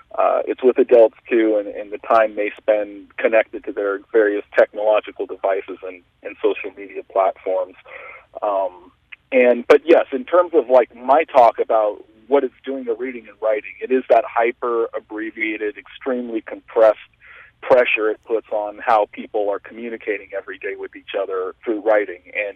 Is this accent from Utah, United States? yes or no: no; California, United States; now in Sacramento, United States; based out of Sacramento now, but I grew up in the Gold Country, and my first 5 years were working out in the Gold Country.